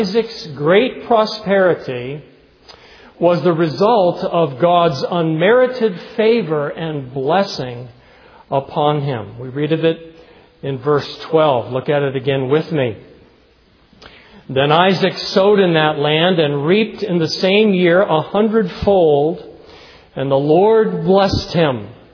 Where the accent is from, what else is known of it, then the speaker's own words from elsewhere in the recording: Keene, New Hampshire, United States; I remember a businessman in my hometown of Keene, New Hampshire